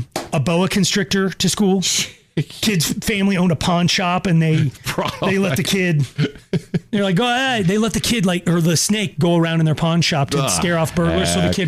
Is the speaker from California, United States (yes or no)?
no; Longmont, Colorado, United States; growing up in Longmont when it was really small